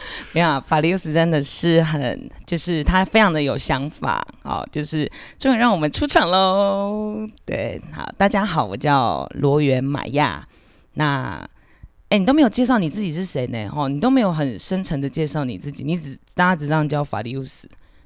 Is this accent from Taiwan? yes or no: yes; Hsinchu, Taiwan; 其实我就是新竹人，那我是爸爸是尖石乡的泰雅族，妈妈是五峰乡的塞夏族。那其实我因为比较认识塞夏的文化跟语言